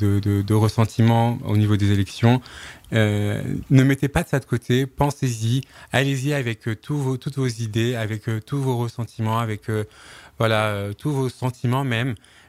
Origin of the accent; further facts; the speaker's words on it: Louviers, Normandy, France; born there; Donc, je suis même né à Louviers, dans une rue qui s'appelait la rue de Bruxelles. Et j'ai habité Place de l'Europe.